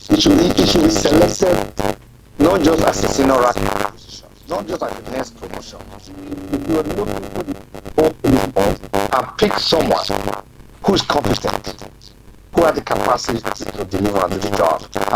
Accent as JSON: {"language": "English", "country": "Nigeria", "said": "okay, we as Nigerian people, how do we want to be police?"}